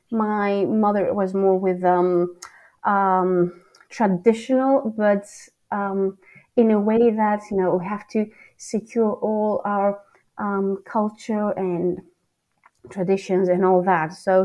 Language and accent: English; Athens, Attica, Greece; we live in a suburb of Athens, so we're not downtown. So there's not a lot of concrete and all that, you know, buzzing sound of the city.